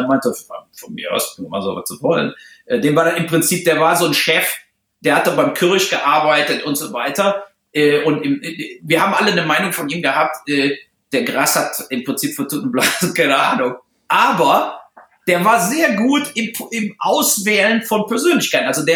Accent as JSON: {"language": "German", "country": "Germany", "accent": "German", "said": "Mittlerweile spreche ich ja, glaube ich, sehr, sehr gut Englisch, aber natürlich bleibt immer mein deutscher Akzent. Und es ist eben auch wirklich meine zweite Sprache. Also auch, obwohl ich jetzt schon so lange hier lebe"}